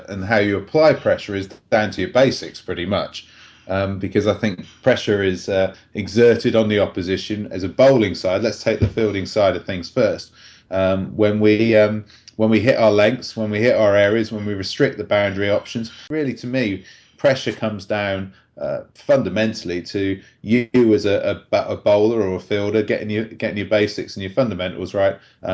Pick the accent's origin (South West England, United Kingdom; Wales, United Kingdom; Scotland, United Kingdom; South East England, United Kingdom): South East England, United Kingdom; I'm from the Isle of Wight, but I don't know anything about sailing or anything like that.